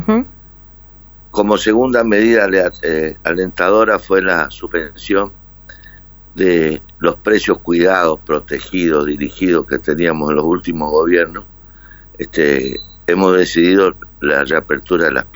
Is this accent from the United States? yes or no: no; Corrientes, Argentina; nosotros somos correntinos